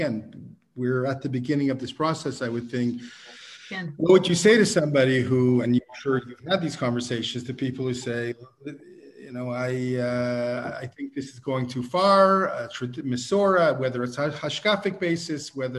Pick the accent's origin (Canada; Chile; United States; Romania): Canada; We shouldn't just keep this to the U.S. as a Canadian